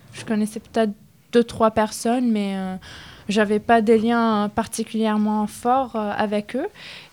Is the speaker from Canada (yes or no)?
no; Tripoli, North Governorate, Lebanon; moved away as an adult; now in France; je viens, enfin ma ville natale c'est Tripoli au Liban. J'ai fait le lycée français à Tripoli. Du coup, après mon bac, je suis arrivée en France pour faire mes études de pharmacie à Lille.